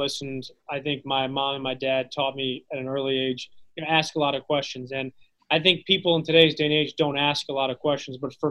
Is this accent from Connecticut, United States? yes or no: yes; Connecticut, United States; all of a sudden we find out we're both from Connecticut